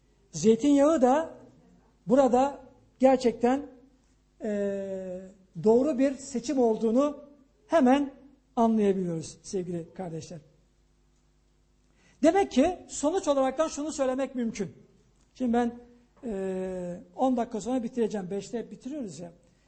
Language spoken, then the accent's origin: Turkish; Aegean Region, Turkey; Biz zeytinyağıyla büyüdük. Ben Ege'liyim. Yani bizim başka bir yağımız yoktu.